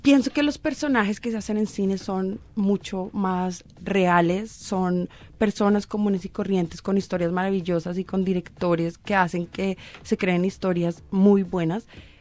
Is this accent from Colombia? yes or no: yes; Colombia; now in Australia; yo soy la única colombiana